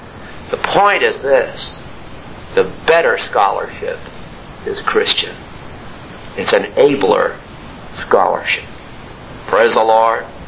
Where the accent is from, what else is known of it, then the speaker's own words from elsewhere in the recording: New Haven, Connecticut, United States; I'm glad to find out that it was my hometown, that area, New Haven, New England